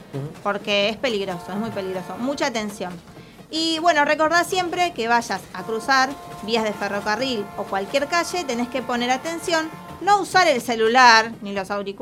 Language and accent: Spanish; Zárate, Buenos Aires Province, Argentina; born there; En la ciudad donde yo vivo, vivía, que nací en Zárate, tenemos una estación de tren.